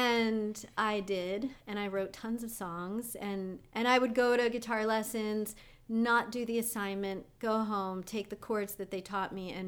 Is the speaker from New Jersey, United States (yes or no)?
yes; East Windsor, New Jersey, United States; I grew up in New Jersey.